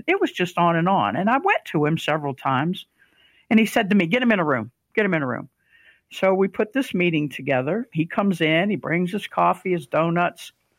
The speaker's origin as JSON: {"language": "English", "town": "Fairmont", "region": "West Virginia", "country": "United States", "tie": "born or raised there", "said": "He was in Farmington. I was in Fairmont, which is about 10 miles away. But they were both small hometown. Everybody knew everybody"}